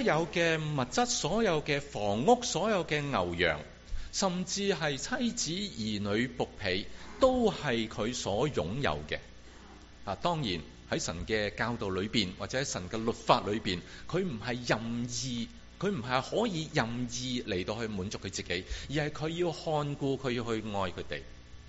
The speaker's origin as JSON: {"language": "Cantonese", "country": "China", "said": "以我哋中国人嘅话嚟到讲，就系见利忘义"}